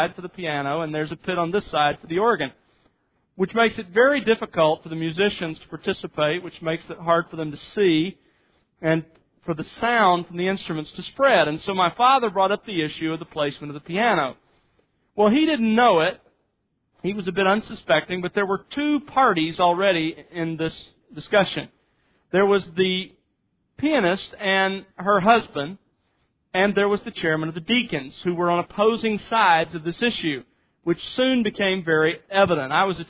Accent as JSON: {"language": "English", "region": "Alabama", "country": "United States", "tie": "born or raised there", "said": "I remember one in particular when I was growing up in South Alabama. My father was the music minister in a Southern Baptist church"}